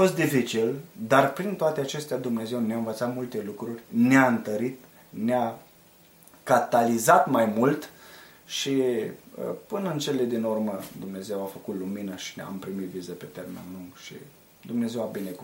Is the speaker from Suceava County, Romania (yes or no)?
yes; Dumbrăveni, Suceava County, Romania; Biserica mamă, de unde ne tragem din România, este biserica Betel din Dumbrăveni, județul Suceava